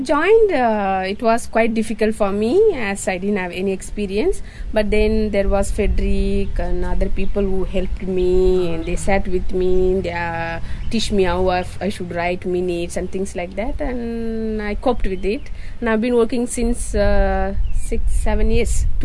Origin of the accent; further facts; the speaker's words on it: Auroville, Tamil Nadu, India; born there; since I was born in Auroville.